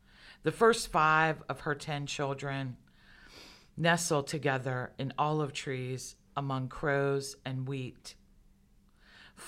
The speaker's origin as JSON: {"language": "English", "town": "Pittsburgh", "region": "Pennsylvania", "country": "United States", "tie": "born or raised there", "said": "I read a lot about my family. I grew up in Pittsburgh. I'm one of 10 children."}